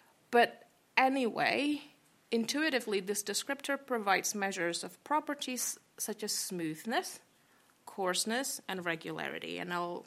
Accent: Indonesia; English is a second language; moved away as an adult; So I'm originally from Indonesia, and then I did my undergrad in computer science over there

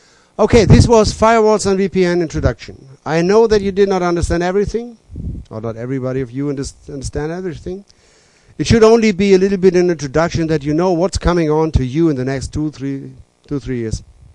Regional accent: Germany; English is a second language; moved away as an adult; now in Norway; I know here in Norway, I come from Germany.

